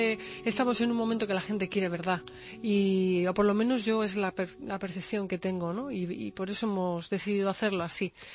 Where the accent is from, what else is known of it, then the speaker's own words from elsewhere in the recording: Huelva, Andalusia, Spain; also born or lived in Madrid; now in Cádiz, Spain; Soy de Cádiz, yo nací en Madrid, pero vivo en Cádiz. Me he criado en Huelva y vivo en Cádiz.